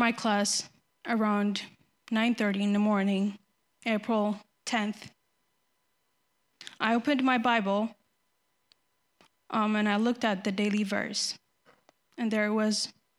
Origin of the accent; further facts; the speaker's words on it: Ethiopia; English is a second language; moved away; but I'm originally from Ethiopia. Came here 6 years ago. Ever since I can remember, I've called myself a Christian